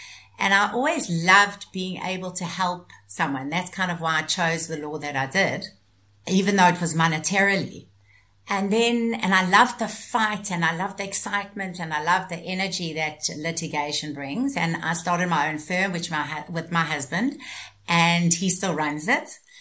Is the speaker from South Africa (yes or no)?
yes; Johannesburg, Gauteng, South Africa; now in Cape Town, South Africa; I live in Cape Town, which I absolutely love. I was originally from Joburg and I still love Joburg.